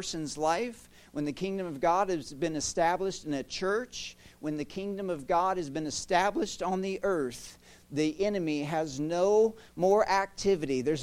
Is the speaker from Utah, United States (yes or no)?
no; Illinois, United States; born there; also born or lived in Pennsylvania / West Virginia; I was born in Illinois, spent numerous years in Pennsylvania, 10 years in West Virginia